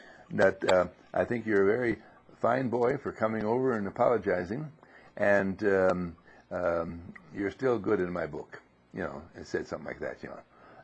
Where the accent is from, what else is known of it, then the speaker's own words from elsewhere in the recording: Wauwatosa, Wisconsin, United States; well, I'm from Wauwatosa.